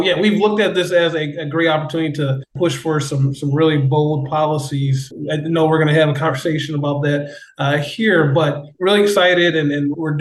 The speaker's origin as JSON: {"language": "English", "town": "Detroit", "region": "Michigan", "country": "United States", "also_born_or_lived": "Lansing", "said": "I'm originally from the Detroit area, but moved to the Lansing area to go to Michigan State."}